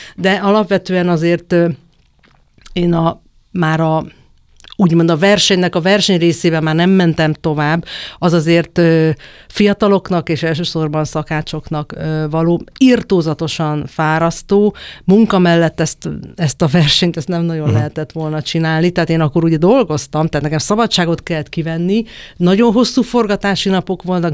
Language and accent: Hungarian; Hungary; nyilván egy én magyarként, meg magamat világlátott embernek tartom